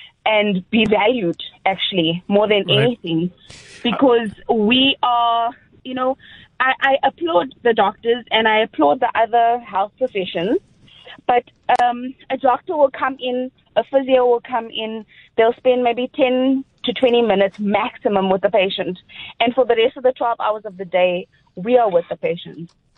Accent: KwaZulu-Natal, South Africa; I'm originally from KwaZulu-Natal, and I studied in the Eastern Cape.

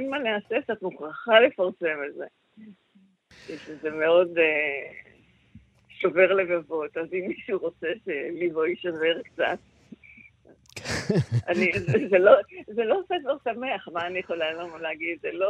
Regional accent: Jerusalem, Jerusalem District, Israel; עכשיו, אני ירושלמית במקור, אני ירושלמית מלפני 67, ומאוד אהבתי את ירושלים הקטנה ההיא.

